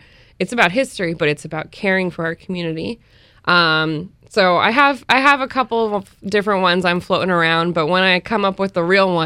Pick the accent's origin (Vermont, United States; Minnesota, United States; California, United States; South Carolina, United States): California, United States; also born or lived in Ohio / Texas; I'm from California. I lived in Ohio. I lived in Texas.